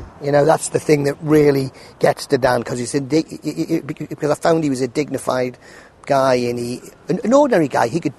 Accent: Newcastle, North East England, United Kingdom; a producer who knows me said that Ken had been looking for a guy from my hometown, Newcastle, late 50s

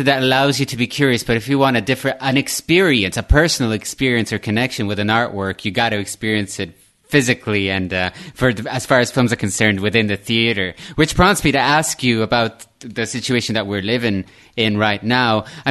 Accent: Galway, Connacht, Ireland; I grew up in Galway in Ireland, and we didn't have much of a film scene there.

